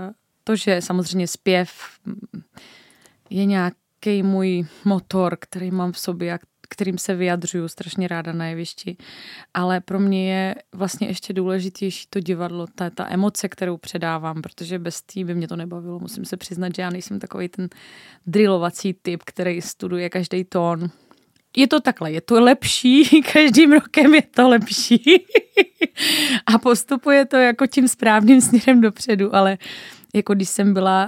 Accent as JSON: {"language": "Czech", "town": "České Budějovice", "region": "South Bohemian Region", "country": "Czechia", "tie": "born or raised there", "said": "dětský sbor, do kterého jsem chodila, když jsem byla malá … v Českých Budějovicích, který jsem vlastně, kde jsem absolvovala celé své dětství"}